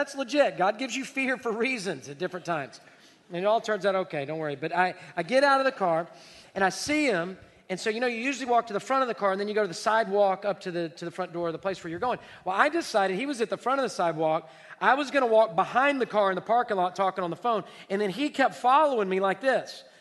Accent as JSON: {"language": "English", "town": "Houston", "region": "Texas", "country": "United States", "tie": "born or raised there", "said": "I'm from Southwest Houston. I grew up in Alien."}